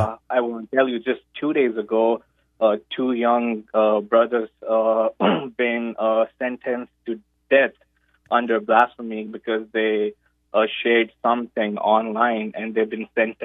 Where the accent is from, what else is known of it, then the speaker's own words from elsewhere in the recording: Pakistan; now in United States; I am actually a Pakistani Christian. I was raised and born there, and I came to U.S. a few years ago.